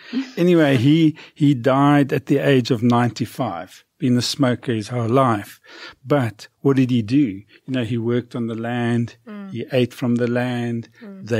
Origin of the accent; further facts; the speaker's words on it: Kimberley, Northern Cape, South Africa; Well, I grew up in Kimberley.